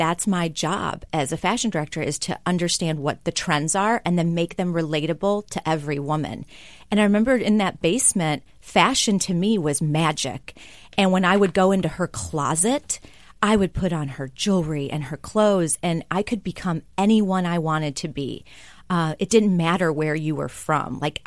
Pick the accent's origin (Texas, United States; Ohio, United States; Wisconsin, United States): Wisconsin, United States; Kenosha; I grew up in Kenosha, Wisconsin. It's a small community in Wisconsin. My mother's family were farmers and coal miners.